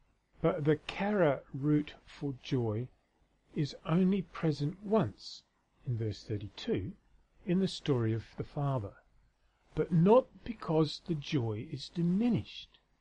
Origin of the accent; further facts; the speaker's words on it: Australia; As an Australian, I have no idea what a sheet cake is.